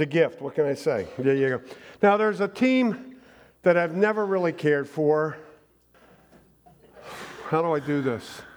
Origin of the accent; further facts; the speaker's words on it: Newark, Delaware, United States; Because I'm a Phillies fan, always have been, probably because I grew up in Newark.